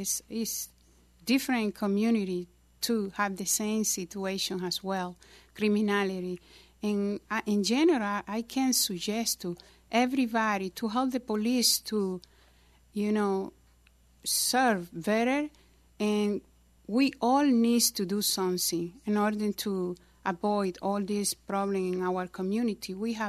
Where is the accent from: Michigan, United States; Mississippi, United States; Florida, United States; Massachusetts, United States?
Florida, United States; It has been challenging, I can say. I came from Florida, and it's a little different.